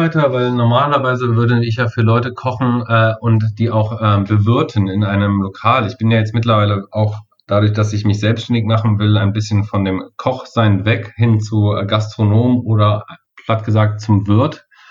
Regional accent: Kassel, Hesse, Germany; hier in Kassel, wirklich direkt lokal, wo ich herkomme.

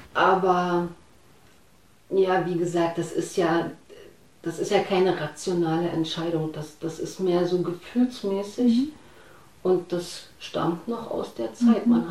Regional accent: East Germany, Germany; ich fühle mich sehr wohl als Ostdeutsche.

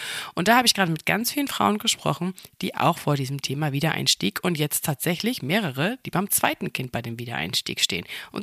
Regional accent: Bavaria, Germany; Ich komme ja aus Franken, da können wir das R richtig rollen.

